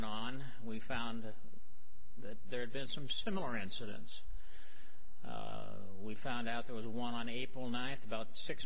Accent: Phoenix, Arizona, United States; I'm from Phoenix

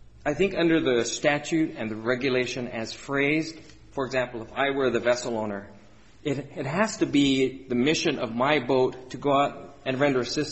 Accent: Hawaii, United States; I'm from Hawaii. We don't have citrus.

